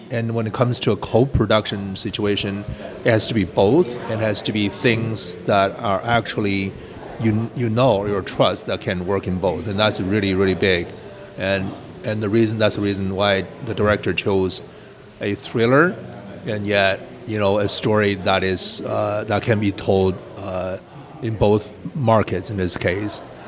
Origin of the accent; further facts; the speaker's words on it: Beijing, China; also born or lived in New York; now in Los Angeles, United States; I'm from Beijing. I live in LA, both big cities, and I live in New York too.